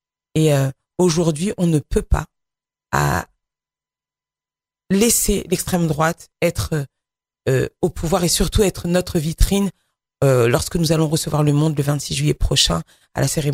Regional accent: Les Mureaux, Île-de-France, France; où j'ai grandi, au Mureau.

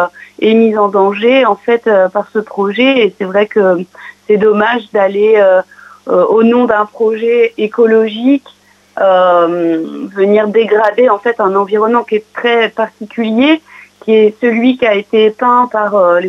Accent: Pressagny-l'Orgueilleux, Normandy, France; Alors, moi, je suis une Pressacanienne pure souche. J'ai grandi à Pressacanie-l'Orgueilleux

